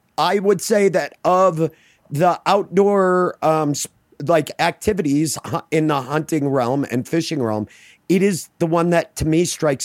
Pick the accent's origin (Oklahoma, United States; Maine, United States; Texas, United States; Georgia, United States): Maine, United States; I grew up in Maine, a violent child of the woods, and I fished, I mean, all summer long.